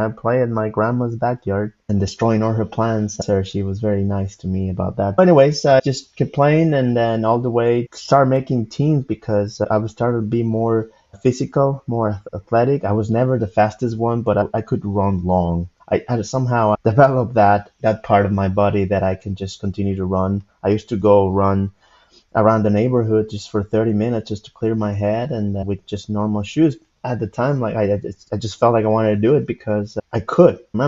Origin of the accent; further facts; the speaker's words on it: Mexico; English is a second language; now in Texas, United States; I grew up in Mexico. Love Texas. I love being here.